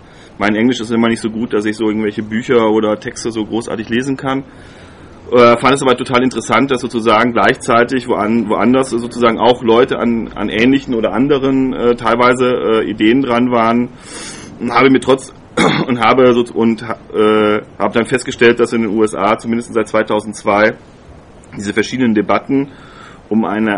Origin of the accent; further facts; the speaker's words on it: Kassel, Hesse, Germany; ich komme aus Kassel.